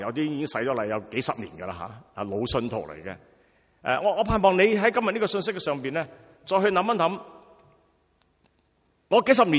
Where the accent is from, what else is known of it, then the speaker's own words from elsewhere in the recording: Guangdong, China; 我连同他我们广东人说同连他男孩呢，我都没资格的